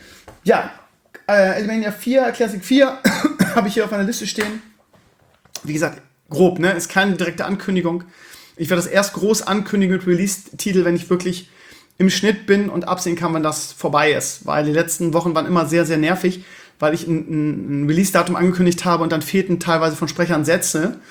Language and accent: German; Bremen, Germany; Man ist ja Kummer gewohnt als Bremer.